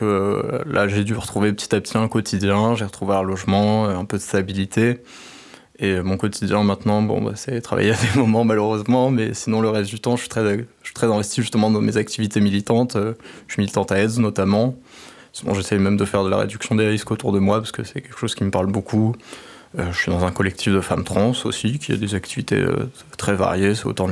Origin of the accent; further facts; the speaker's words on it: Nantes, Pays de la Loire, France; j'ai 19 ans, je suis une femme trans, je viens de Nantes